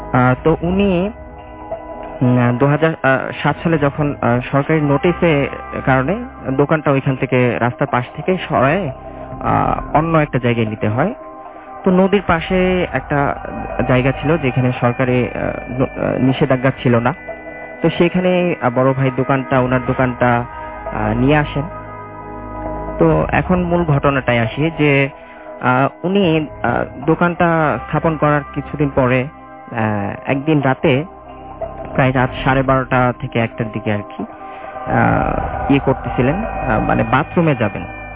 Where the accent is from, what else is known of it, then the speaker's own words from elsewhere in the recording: Trishal, Mymensingh Division, Bangladesh; আমার ঘটনাটা আমার গ্রামের বাড়ি ময়মনসিং ত্রিশালে।